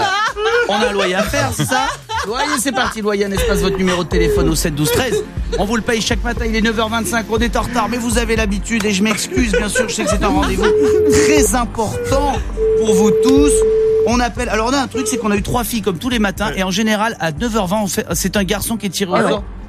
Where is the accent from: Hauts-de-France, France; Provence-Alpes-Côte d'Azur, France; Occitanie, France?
Provence-Alpes-Côte d'Azur, France; Aix-en-Provence; Moi, tu sais que je suis d'Aix, hein, je suis à Aix tous les étés.